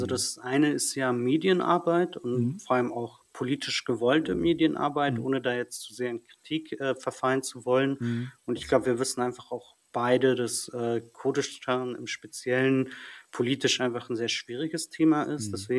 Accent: Germany; Ich bin ja hier in Deutschland sozialisiert und aufgewachsen.

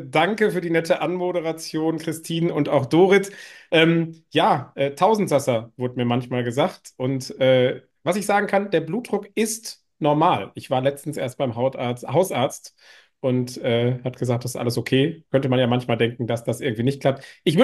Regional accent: Dortmund, North Rhine-Westphalia, Germany; Ich komme aus Dortmund.

